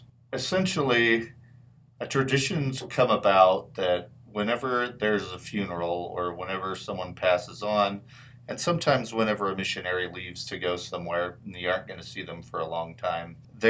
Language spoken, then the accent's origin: English; California, United States; I didn't hear a lot of them growing up in California, because Mormons in California didn't seem to talk about that a whole lot.